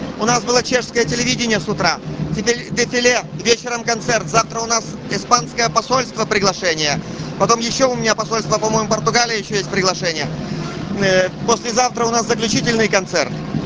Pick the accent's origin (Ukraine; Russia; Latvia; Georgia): Ukraine; А мы приехали с Украины, понимаете? Это украинские серво-цыгане.